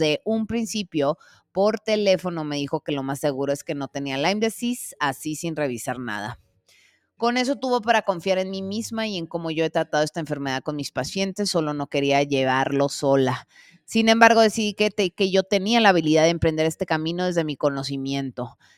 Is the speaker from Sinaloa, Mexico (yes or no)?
no; Guaymas, Sonora, Mexico; Por si no sabías, soy de Guaymas, Sonora.